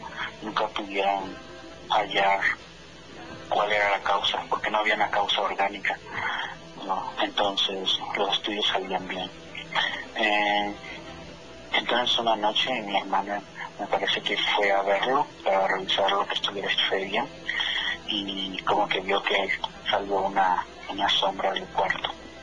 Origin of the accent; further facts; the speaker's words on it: Córdoba, Veracruz, Mexico; now in Washington, United States; De Córdoba, Veracruz.